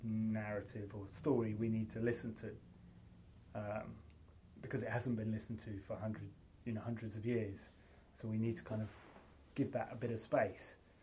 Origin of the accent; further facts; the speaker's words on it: Hebden Bridge, Yorkshire and the Humber, United Kingdom; in my hometown, which is a bit like Northampton, sort of like a British version of Northampton called Hebden Bridge.